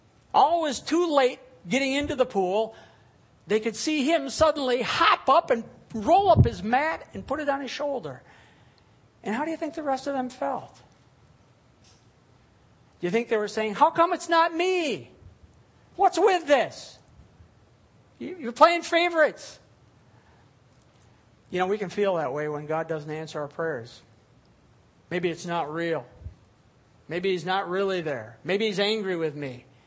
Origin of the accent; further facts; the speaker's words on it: Fairwater, Wisconsin, United States; When I was a senior in high school, the church I grew up in Fairwater, the Zion Lutheran Church there